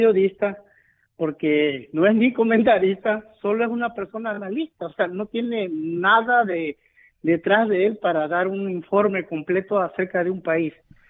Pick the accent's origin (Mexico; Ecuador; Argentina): Mexico; now in United States; Todos sabemos, yo creo como mexicanos, a menos como yo que soy en Estados Unidos